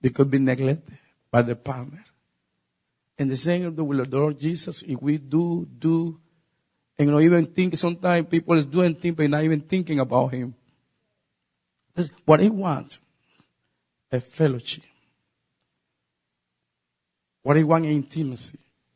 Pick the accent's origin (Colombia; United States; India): Colombia; English is a second language; moved away as an adult; Since I came from Colombia, you know, it put in my heart more